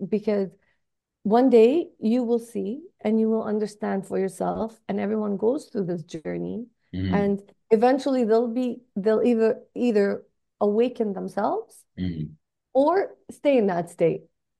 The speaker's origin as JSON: {"language": "English", "country": "Canada", "tie": "born or raised there", "said": "I was raised in Canada, but my family had me wear the head scarf when I was 8 years old."}